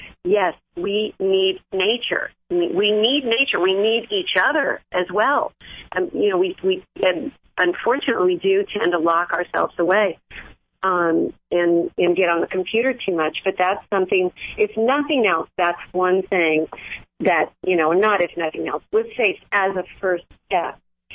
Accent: California, United States; I grew up in California and Chevy grew up in Manhattan.

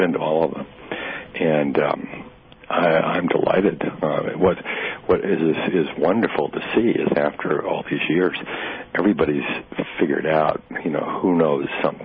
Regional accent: Hong Kong; Which I saw as a child growing up in Hong Kong.

